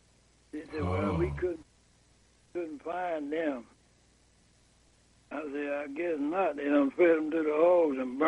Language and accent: English; Dade City, Florida, United States; County, a place called Dade City. And it's a little small town. And I only was a couple of guys from my hometown.